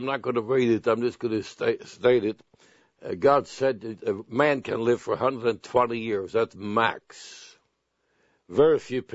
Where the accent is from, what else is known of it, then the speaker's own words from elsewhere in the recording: Sweden; moved away as an adult; I was born in Sweden. I lived until I was about 22 years old. And there's one thing in Sweden that I never did like, and that is called jealousy.